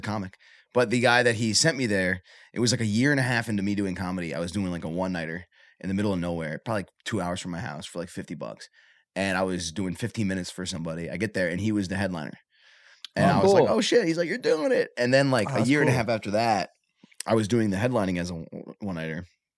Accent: Michigan, United States; Yeah, I grew up in Michigan.

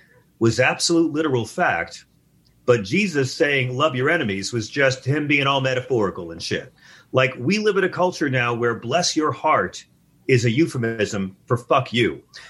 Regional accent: Long Island, New York, United States; I'm from Long Island.

